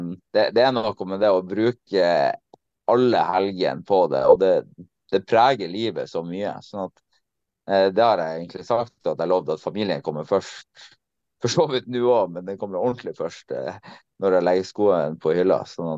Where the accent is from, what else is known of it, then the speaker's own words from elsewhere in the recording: Tromsø, Troms, Norway; så de skulle få jul hjemme i Tromsø.